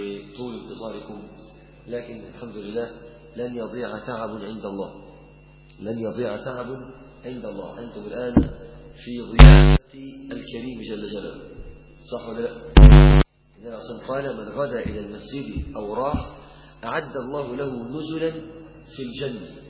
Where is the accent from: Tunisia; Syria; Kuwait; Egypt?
Egypt; Mansoura, Dakahlia; أنا من المنصورة، أنا من الدقهلية، بس أنا بقول لكم أنا لفيت مصر زنجة زنجة.